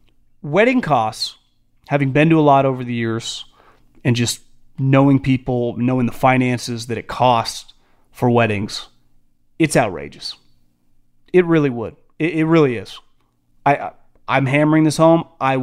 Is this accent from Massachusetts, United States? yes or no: no; California, United States; Trust me, I'm from California. We've been doing that forever.